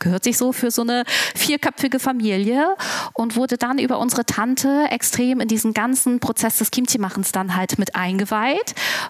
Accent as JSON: {"language": "German", "region": "Hamburg", "country": "Germany", "tie": "born there", "said": "Ich bin sogar in Hamburg geboren."}